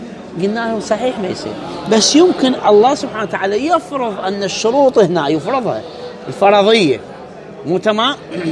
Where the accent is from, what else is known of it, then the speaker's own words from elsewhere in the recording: Iraq; تتذكرون احنا عندنا في العراق كان الطريق مو آمن